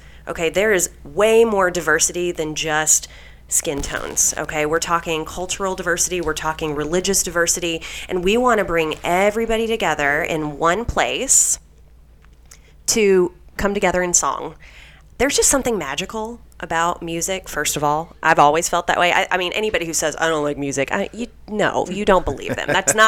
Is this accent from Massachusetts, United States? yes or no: no; Memphis, Tennessee, United States; moved away as an adult; also born or lived in Mississippi; now in New York City, United States; I'm originally from Mississippi, grew up in Memphis, got out of there as quick as I could, went to college in Knoxville, moved to New York after to pursue theater, but not really.